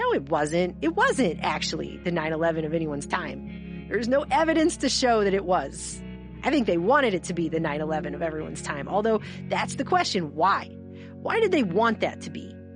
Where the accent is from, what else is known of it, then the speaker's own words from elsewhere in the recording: United States; I think it's so bizarre that as an American, I can throw a rock in almost any direction.